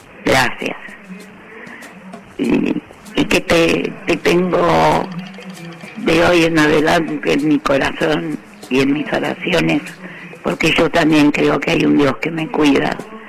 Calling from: Villa Devoto, Buenos Aires, Argentina; de Devoto, un oyente.

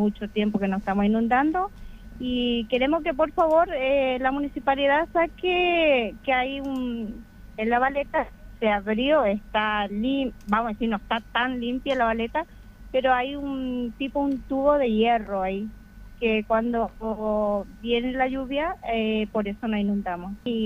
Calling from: Presidencia Roque Sáenz Peña, Chaco, Argentina; de la Patagonia de Roque Sáenz Peña, la ex Patagonia, vamos a decir.

